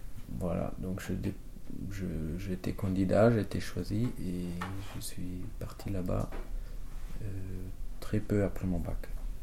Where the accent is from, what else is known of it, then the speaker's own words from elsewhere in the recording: Germany; J'ai d'abord cherché en Allemagne parce que je suis né en Allemagne, j'habitais en Allemagne.